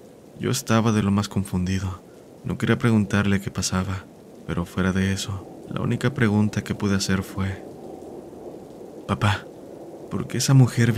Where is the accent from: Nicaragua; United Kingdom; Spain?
Nicaragua; Corinto, Chinandega; cuando tenía alrededor de 7 años, en Corinto, municipio de Chinandega, lugar de donde soy oriundo.